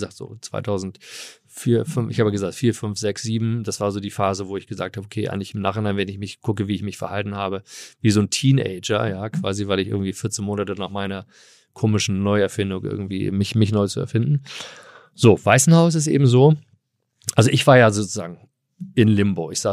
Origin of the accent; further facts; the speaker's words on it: Hamburg, Germany; also born or lived in California, United States; ich bin ja hier aufgewachsen in Hamburg